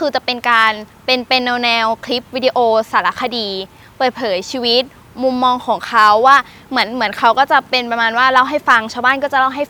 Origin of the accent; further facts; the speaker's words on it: Thailand; ตอนนี้กำลังศึกษาอยู่คณะการสื่อสารมวลชนชั้นปีที่3มาจากจังหวัดนครปฐมค่ะ